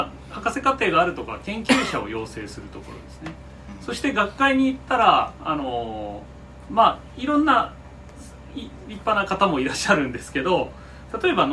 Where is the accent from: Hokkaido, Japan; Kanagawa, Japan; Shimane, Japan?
Shimane, Japan; Matsue; born there; 私自身は松江市で生まれましたけど、私の両親は安来の出身です。